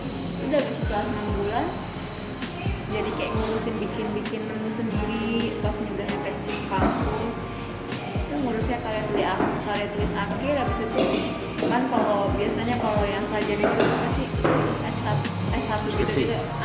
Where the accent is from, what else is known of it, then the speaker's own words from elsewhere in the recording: Malaysia; karena saya orang Malaysia